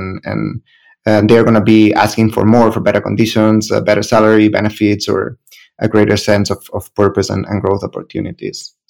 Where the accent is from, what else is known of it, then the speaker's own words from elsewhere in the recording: San Francisco, California, United States; moved away as an adult; also born or lived in Spain / Netherlands; I'm from San Francisco. I started around 15 years ago my career in recruitment as well. Started in recruitment on the agency side in Spain, and then later on moved to the Netherlands, where I spent 10 years of my career.